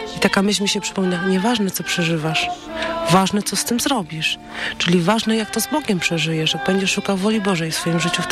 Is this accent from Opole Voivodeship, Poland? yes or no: yes; Leśnica, Opole Voivodeship, Poland; Jesteśmy rodziną z Leśnicy Opolskiej.